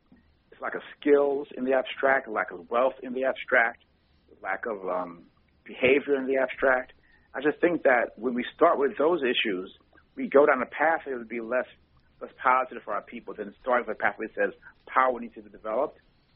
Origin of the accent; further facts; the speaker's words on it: Chicago, Illinois, United States; Okay, so I'm black, I'm old, I'm male, I'm straight, I'm from Chicago, I'm left-handed.